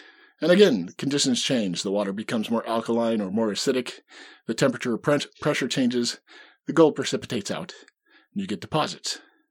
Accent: Washington, United States; the geological history of my home state, Washington State, where just about everything happened

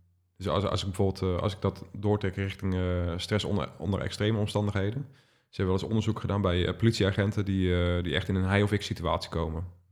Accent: Lisse, South Holland, Netherlands; born there; En de uitvaart was in Lisse, mijn geboortedorp, een dorp waar ik nu woon.

